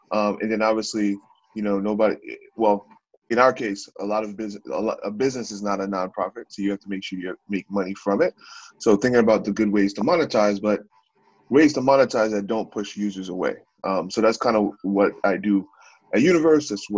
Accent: Queens, New York, United States; Yeah, that's a great point. I'm from Queens, New York, born to Haitian parents, similar to yourself, obviously.

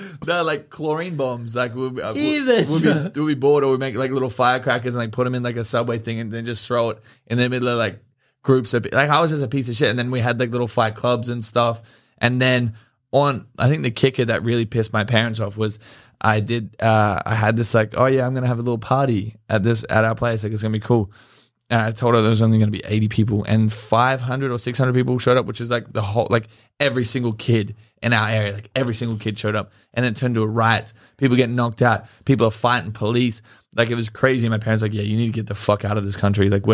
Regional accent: Australia; growing up in Australia, you're on the toilet for like 2 seconds

